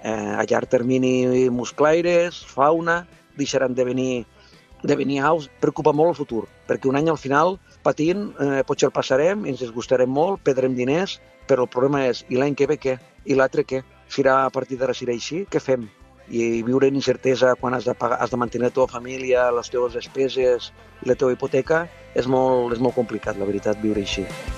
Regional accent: Amposta, Catalonia, Spain; d'Amposta, pagès arrosser des de fa 30 anys

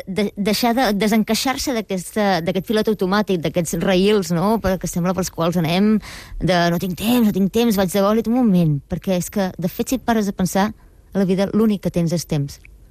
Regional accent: Vilanova de Sau, Catalonia, Spain; born there; aquí en el poble on vaig néixer, a Vilanova de Sau

